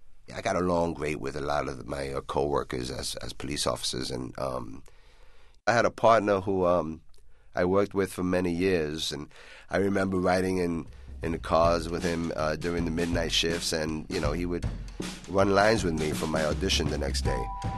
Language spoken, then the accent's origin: English; The Bronx, New York, United States; But I grew up in the Bronx. My dad was a sanitation man. It was a very blue-collar type of family.